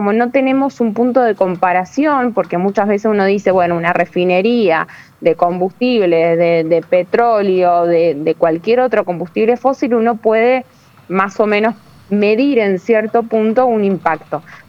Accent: Argentina; no solamente nosotros como argentinos

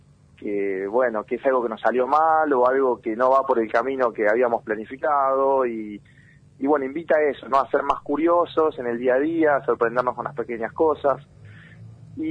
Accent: Chacabuco, Buenos Aires Province, Argentina; Yo soy oriundo de Chacabuco, provincia de Buenos Aires.

